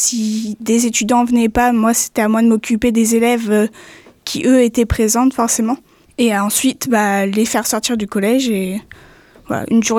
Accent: Centre-Val de Loire, France; je viens de Selom, à côté de Vendôme

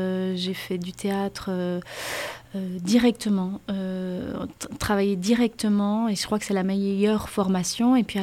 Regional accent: Belgium; J'ai fait une licence en communication à Bruxelles, parce que je suis belge, et...

